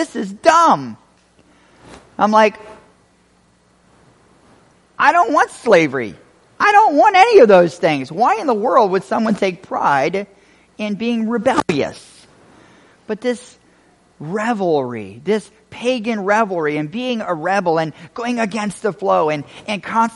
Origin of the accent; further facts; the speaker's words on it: Vicksburg, Mississippi, United States; I'm from Vicksburg, Mississippi, so being down there was kind of cool.